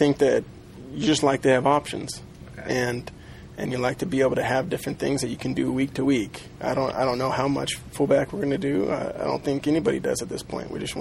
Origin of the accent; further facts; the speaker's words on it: Arizona, United States; also born or lived in Colorado; I grew up in Arizona and lived in Colorado, so just having that vegetation, the rain, good night, rains out here.